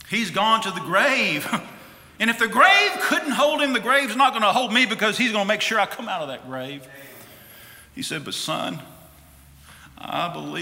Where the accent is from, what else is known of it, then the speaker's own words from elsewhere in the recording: United States; I'm an American. I'm thankful to live in America. Don't want to live anywhere else.